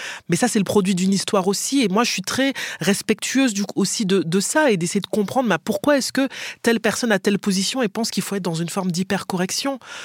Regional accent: Martinique; pour moi, être de Martinique, être une femme noire

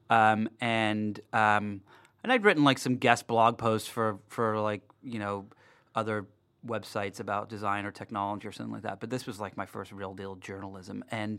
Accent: Darlington, North East England, United Kingdom; born there; I was born in England, in the north of England, in a little town called Darlington.

